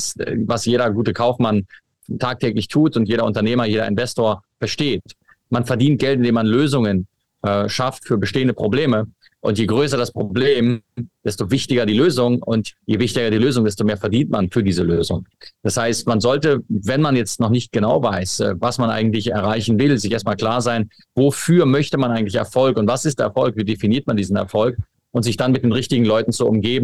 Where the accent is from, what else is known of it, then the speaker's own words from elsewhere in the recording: Berlin, Germany; moved away as an adult; also born or lived in Dubai; now in Switzerland; Ich bin gebürtiger Berliner, bin seit 10 Jahren in der Schweiz daheim, seit 4 Jahren im Zweitwohnsitz in Dubai.